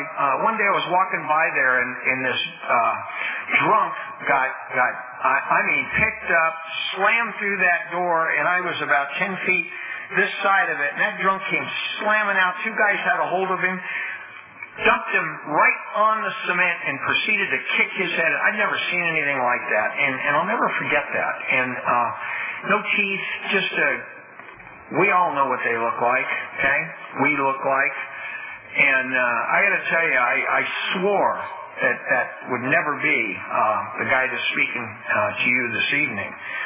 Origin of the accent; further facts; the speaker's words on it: Hawaiian Gardens, California, United States; I grew up in Hawaiian Gardens, which is nestled between Cypress, Lakewood, Long Beach, and Hawaiian Gardens is only 1 mile by 1 mile.